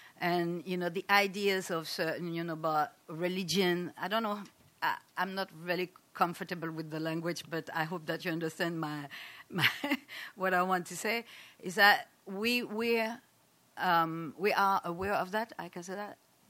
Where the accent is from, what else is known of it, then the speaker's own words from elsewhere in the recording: Martinique; English is a second language; also born or lived in Guadeloupe; I come from Martinique, but I am part of a group that is from Martinique and Guadeloupe, and also from the Caribbean